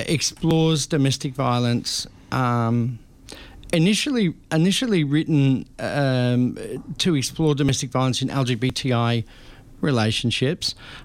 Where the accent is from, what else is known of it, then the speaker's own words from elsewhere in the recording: Geelong, Victoria, Australia; I'm a Melbourne boy. I was born and bred in Geelong, actually.